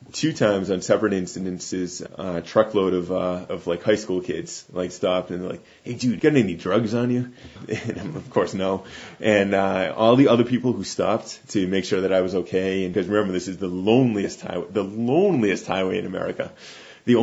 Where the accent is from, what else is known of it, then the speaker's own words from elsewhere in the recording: New England, United States; You know, I'm from New England, and we have a campaign in our subway systems